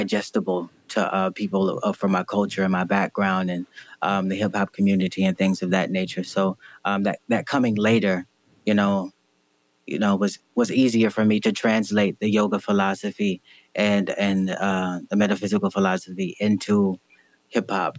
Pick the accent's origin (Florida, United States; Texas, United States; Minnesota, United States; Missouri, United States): Florida, United States; Winter Garden; I grew up in Florida. I'm from a small town called Winter Garden, Florida, just outside of Orlando